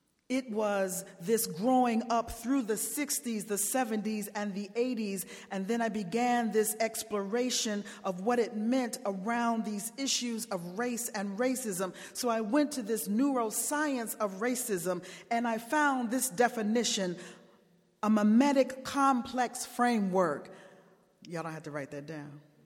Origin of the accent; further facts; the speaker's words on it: Chicago, Illinois, United States; growing up in the 60s gave me an opportunity to witness the civil rights movement from Chicago. That growing up in Chicago gave me so many rich opportunities to be part of resistance only if from afar